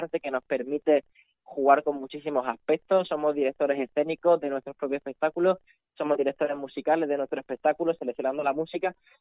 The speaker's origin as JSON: {"language": "Spanish", "town": "Vélez-Málaga", "region": "Andalusia", "country": "Spain", "said": "Yo soy de Vélez."}